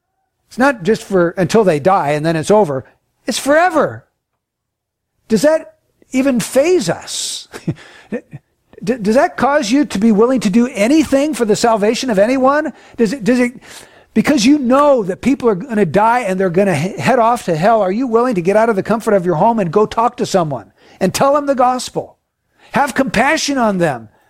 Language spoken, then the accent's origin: English; Carmichael, California, United States; also born or lived in Rio Linda; I grew up in Rio Linda, in Carmichael. I grew up in this area.